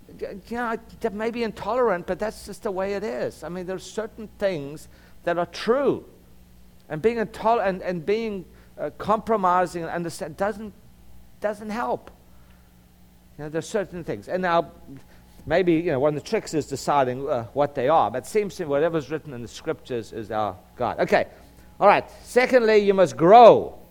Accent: South Africa; I grew up in South Africa was just exactly like that.

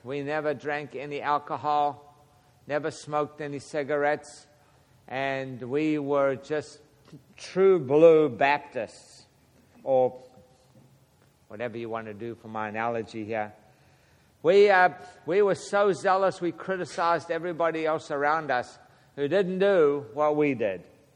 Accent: South Africa; that's how I was raised in South Africa. We were raised, you know, Episcopal, basic Anglican, we called it back then. I was raised Anglican

